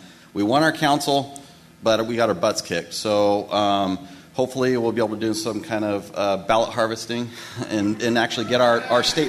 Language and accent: English; Federal Way, Washington, United States; I'm from Federal Way. I started Stand Up Federal Way a couple years ago during the pandemic.